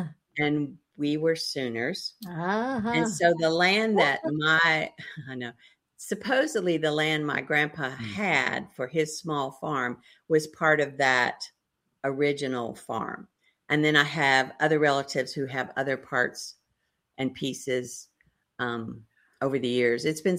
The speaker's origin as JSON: {"language": "English", "town": "Muskogee", "region": "Oklahoma", "country": "United States", "tie": "born or raised there", "said": "I basically kind of grew up that area too, because I am actually an … I was born in Muskogee, Oklahoma, and my grandparents lived there my whole life."}